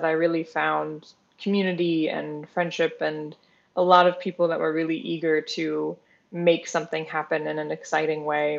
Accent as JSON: {"language": "English", "town": "Indiana", "region": "Pennsylvania", "country": "United States", "tie": "born or raised there", "said": "I grew up in Indiana, PA, so I was born and raised there. It's a very cute town."}